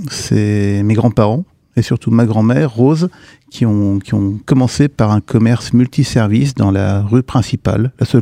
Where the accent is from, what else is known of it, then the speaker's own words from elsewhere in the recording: Domrémy, Grand Est, France; je suis né à Neufchâteau et j'ai grandi à Domrémy, à l'ombre de la basilique Sainte-Jeanne d'Arc.